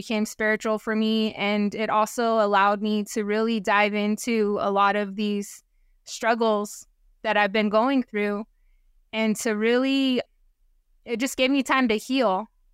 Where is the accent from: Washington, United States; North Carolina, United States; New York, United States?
Washington, United States; originally, I chose to go southbound because I like to kind of go against the grain. But then also, I'm from Washington, and my family lives in Washington.